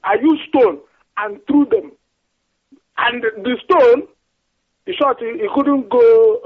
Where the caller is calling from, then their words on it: Gothenburg, Västra Götaland, Sweden; I'm calling from Sweden, Gothenburg.